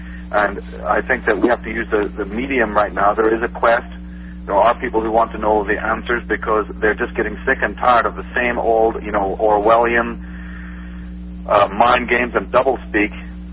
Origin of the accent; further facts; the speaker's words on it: Belfast, Northern Ireland, United Kingdom; I'm from Belfast, Northern Ireland, which is one of the reasons